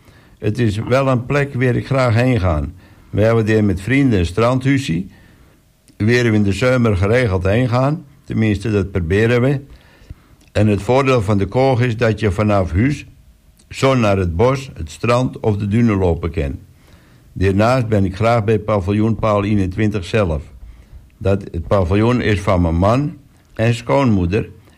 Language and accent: Dutch; Overijssel, Netherlands; now in Texel, Netherlands; eerst in de Burg en de Horen woont hebben, wonen we nu alweer een aantal jaren aan de Kolk. Ik kom eigenlijk uit Twente, weer na ik in Utrecht studeerd heb om veearts te worden. Sinds december 2010 ben ik werkzaam bij dierenartsenpraktijk Texel.